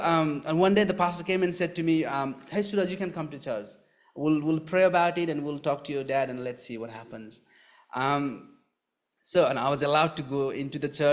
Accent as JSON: {"language": "English", "country": "Nepal", "second_language": "English", "said": "I'm originally from Nepal, but I live here"}